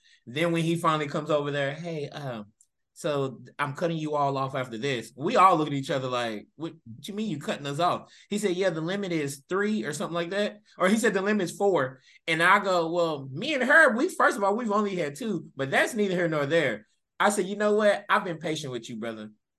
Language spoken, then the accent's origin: English; United States; I'm a American